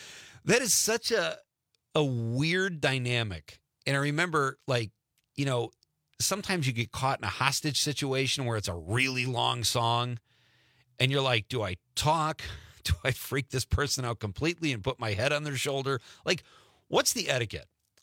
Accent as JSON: {"language": "English", "town": "Marinette", "region": "Wisconsin", "country": "United States", "tie": "born or raised there", "said": "Growing up in Marinette, we had a dance every weekend."}